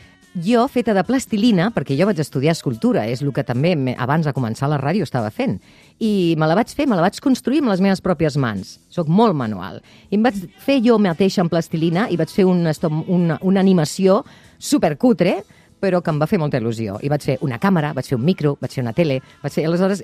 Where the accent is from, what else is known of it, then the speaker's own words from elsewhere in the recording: Lleida, Catalonia, Spain; jo sóc de Lleida i he d'agafar el cotxe i he de venir